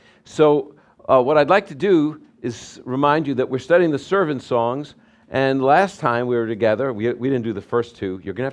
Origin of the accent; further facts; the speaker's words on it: New York, United States; Okay, I'm from New York.